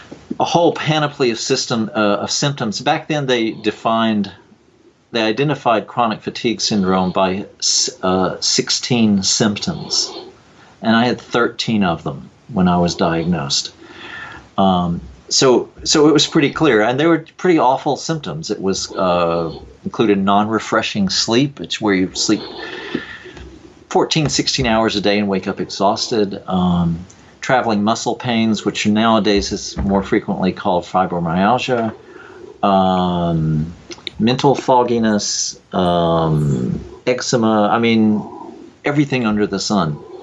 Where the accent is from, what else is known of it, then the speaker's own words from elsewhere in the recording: North Carolina, United States; Well, I grew up in North Carolina around evangelical Christianity